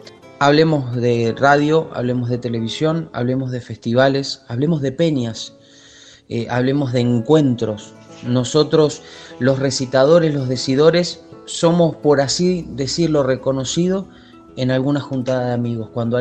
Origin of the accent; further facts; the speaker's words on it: Quilmes, Buenos Aires Province, Argentina; tengo 30 años hoy en día, soy de Quilmes, provincia de Buenos Aires, y bueno, desde muy chiquito haciendo todas estas cosas.